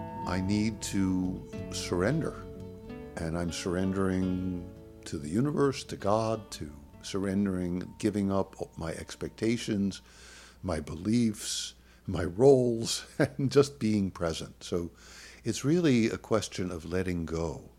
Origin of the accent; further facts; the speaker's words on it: New York, United States; I grew up in New York and I'm Jewish, and I used to go to Jewish delicatessens on the Lower East Side.